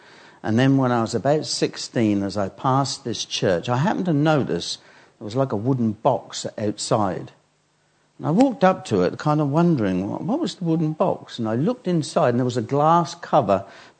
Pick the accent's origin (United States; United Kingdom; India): United Kingdom; Harwich, East of England; I'm originally from Harwich in Essex.